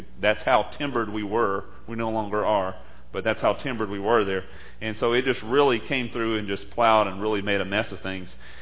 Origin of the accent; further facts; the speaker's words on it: United States; It's called Lake Sabine, and my hometown is right on the north shore of that lake, and the eye passed right directly over us.